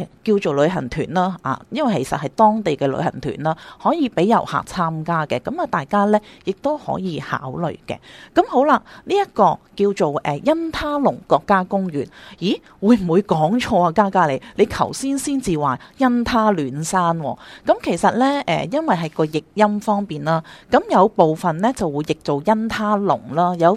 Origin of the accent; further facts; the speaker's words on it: Hong Kong; 咁所以咧，泰北对我哋港人嚟讲，唔可以话新兴